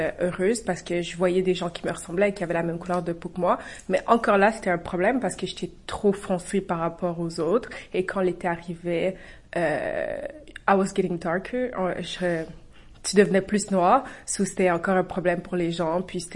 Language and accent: French; Trois-Rivières, Quebec, Canada; j'ai grandi à Trois-Rivières, donc j'étais la seule noire dans l'école.